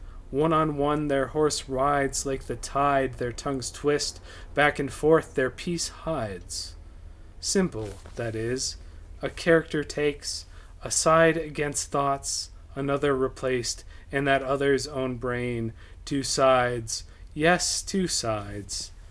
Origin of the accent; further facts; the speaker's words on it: North Dakota, United States; No, he lives in my hometown. He lives in North Dakota.